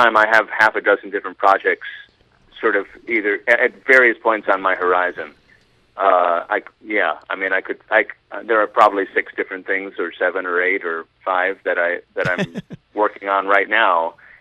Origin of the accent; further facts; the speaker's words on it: United States; I just figured, well, I'm an American, and being Jewish didn't really play into it